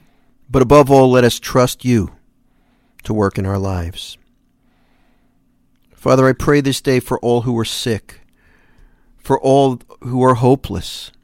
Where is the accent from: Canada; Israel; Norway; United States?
United States; Philadelphia, Pennsylvania; now in South Jersey, United States; I grew up in the Philadelphia area, so I'm from the Northeast. I live in South Jersey now, so I'm kind of in the same area.